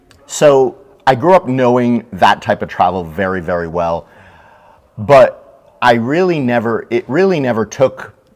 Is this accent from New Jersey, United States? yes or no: no; Fort Lauderdale, Florida, United States; And so I grew up in Fort Lauderdale, and I grew up cruising, so I know the type of travel